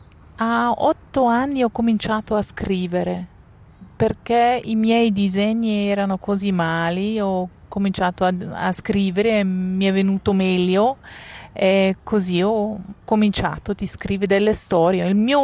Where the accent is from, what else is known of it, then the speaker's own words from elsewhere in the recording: Aargau, Switzerland; Io sono cresciuta in Argovia, sempre vicino da Baden. Abbiamo cambiato tanto il luogo dove abbiamo vissuti perché mio padre lavorava per un'assicurazione e doveva cambiare tanto.